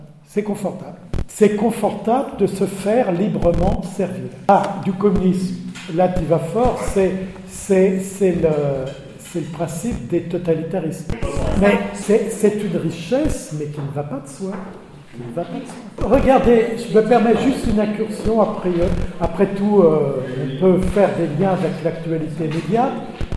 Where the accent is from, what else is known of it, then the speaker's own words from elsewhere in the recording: France; born there; Je suis né là, je suis né en France et je suis pas né au Kenya.